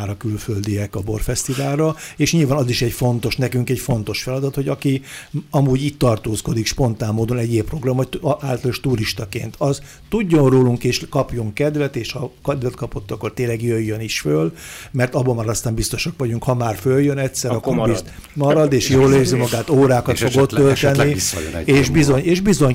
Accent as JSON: {"language": "Hungarian", "country": "Hungary", "said": "Sőt, én patrióta magyarként, csak. Magyar borászként, én azt vallom"}